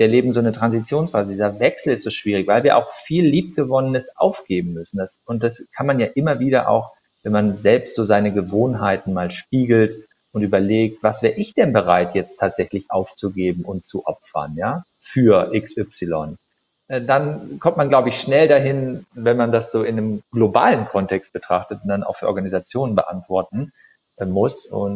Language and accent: German; Gummersbach, North Rhine-Westphalia, Germany; born there; now in Cologne, Germany; Gummersbach, da sind wir ja geboren im Prinzip. Mein Großvater hat das Unternehmen dort gegründet